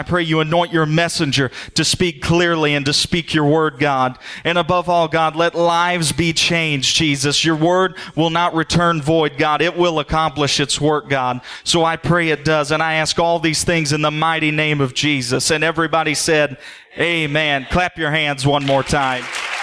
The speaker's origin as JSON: {"language": "English", "town": "Royalton", "region": "Illinois", "country": "United States", "tie": "born or raised there", "lives_now": "Metro East, United States", "said": "I'm a simple person. I'm from Southern Illinois. This is my home section, Section 2. I'm originally from Royalton Church. Brother Mass was my pastor growing up, the presbyter. So I'm a transplant to the Metro East in Section 4, but my home is still Section 2."}